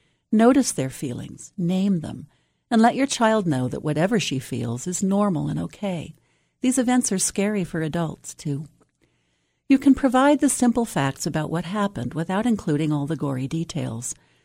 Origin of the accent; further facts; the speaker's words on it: Los Angeles, California, United States; I grew up in Los Angeles with the Watts riots and the Manson family murders. I still remember the summer we first began locking our doors and wondering if we were safe in our neighborhood.